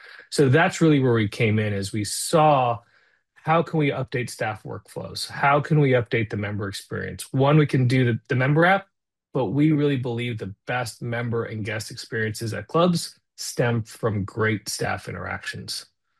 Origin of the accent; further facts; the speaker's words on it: Arizona, United States; I've been a lifelong golfer, Walt. I grew up in Arizona, spent time in Arizona Country Club as a range rat there